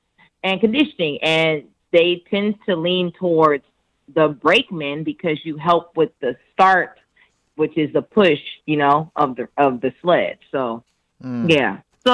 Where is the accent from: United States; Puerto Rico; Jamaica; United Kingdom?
Jamaica; You know, I'm Jamaican, so I relate to that.